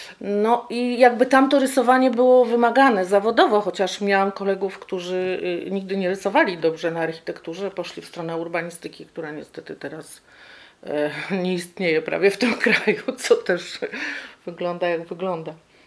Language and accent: Polish; Andrychów, Lesser Poland, Poland; born there; Jestem Andrychowianką z urodzenia … urodziłam się w 1960 roku.